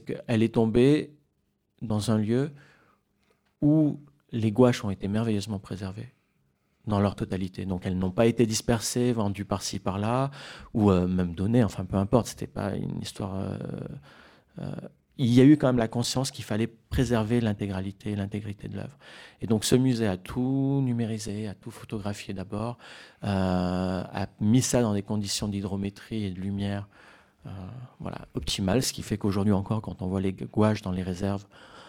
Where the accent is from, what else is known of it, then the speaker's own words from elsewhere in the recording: Marseille, Provence-Alpes-Côte d'Azur, France; Bon, je suis marseillais, j'exagère peut-être un peu